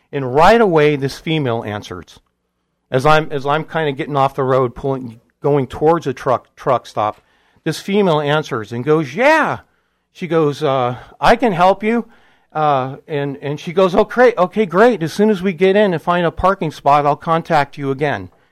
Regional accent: California, United States; you know, as a Californian, you know, when you get to the East Coast, you better get up earlier

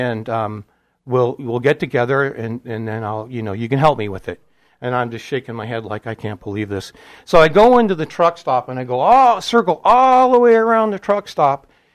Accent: California, United States; you know, as a Californian, you know, when you get to the East Coast, you better get up earlier

